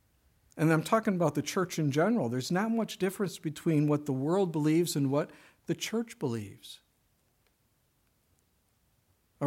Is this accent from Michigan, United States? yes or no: no; Chicago, Illinois, United States; Again, I grew up in Chicago, so things were really far away there.